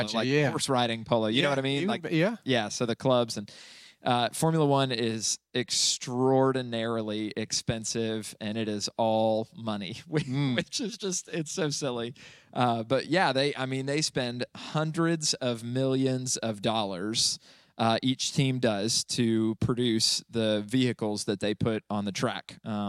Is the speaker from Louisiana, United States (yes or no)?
no; Orlando, Florida, United States; Yeah, sorry, however you're supposed to say it. I'm from Orlando, forgive me.